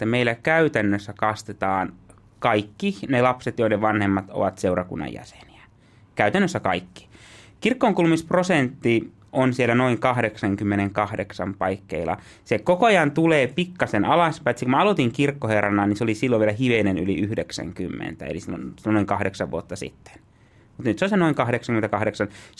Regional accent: Kuusamo, North Ostrobothnia, Finland; born there; olen syntyjään siitä naapurista Kuusamosta ja asun itse edelleenkin Kuusamossa ja kuljen sieltä käsin Taivalkoskella.

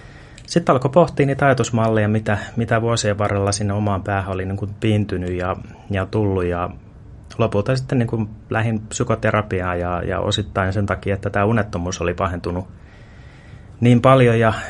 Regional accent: Helsinki, Uusimaa, Finland; mä itse asiassa synnyin Puotilassa, tai no tarkemmin ottaen tietysti Kätilöopistolla, mutta Itä-Helsingissä on tullut vietettyä nuoruus

